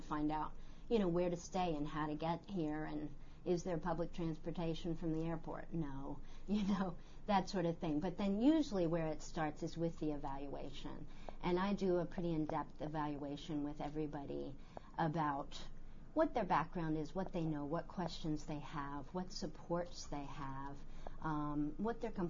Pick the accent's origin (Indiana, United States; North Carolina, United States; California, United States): North Carolina, United States; also born or lived in Massachusetts; No, I'm from North Carolina.